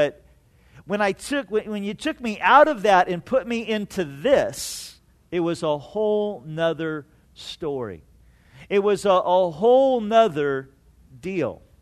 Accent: California, United States; You know, growing up in Orange County, my dream as a little guy, and even on into high school, was to be a great baseball player.

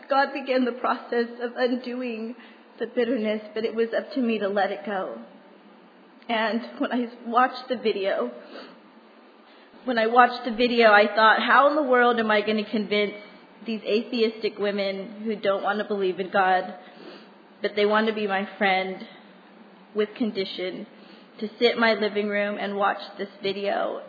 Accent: United States; now in Australia; I'm from America, actually. Mexican, born in America, living in Australia, and a citizen of heaven.

